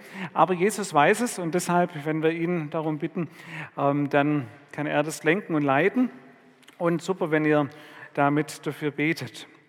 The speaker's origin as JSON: {"language": "German", "town": "Ludwigsburg", "region": "Baden-Württemberg", "country": "Germany", "tie": "born or raised there", "said": "Wir hatten in Ludwigsburg, wo ich aufgewachsen bin, so in meiner Jugendzeit"}